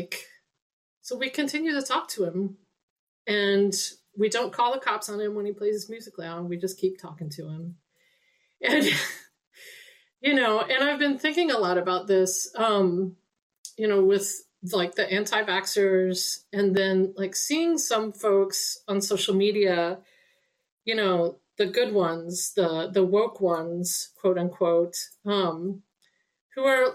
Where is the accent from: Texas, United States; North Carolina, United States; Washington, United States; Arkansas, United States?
Arkansas, United States; So as a Southerner, because I'm originally from Arkansas, generations of Southern folks, in my lineage, like I'm really sensitive to this.